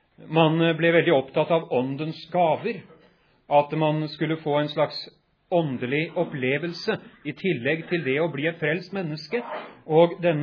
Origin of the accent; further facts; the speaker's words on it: Horten, Vestfold, Norway; Jeg vokste opp rett utenfor Horten i den tiden